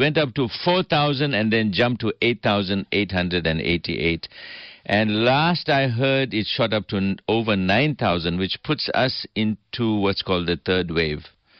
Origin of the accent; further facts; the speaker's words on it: Ambango, KwaZulu-Natal, South Africa; Yes, I grew up there in Ambango.